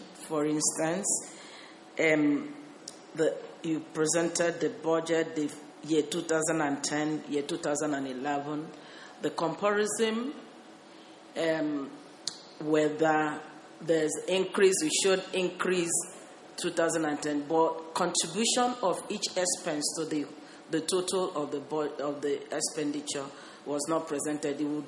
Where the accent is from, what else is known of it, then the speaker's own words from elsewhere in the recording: Nigeria; I'm speaking in my personal capacity. I'm from Nigeria